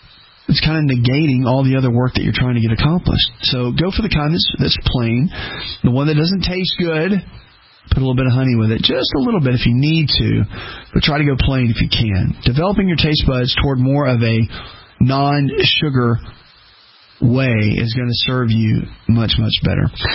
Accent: the South, United States; growing up in the South, when I started speaking a lot and just traveling

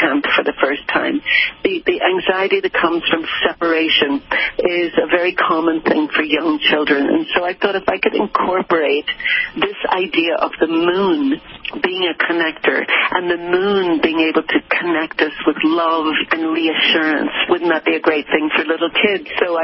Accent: Ireland; moved away as an adult; I grew up in Ireland, and I was going to university in England.

